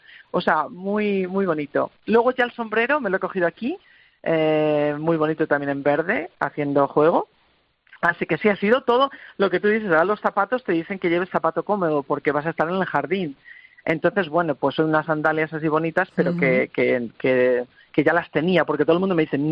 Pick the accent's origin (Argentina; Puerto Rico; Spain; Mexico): Spain; Salamanca, Castile and León; now in United Kingdom; había terminado biología en la Universidad de Salamanca, de donde soy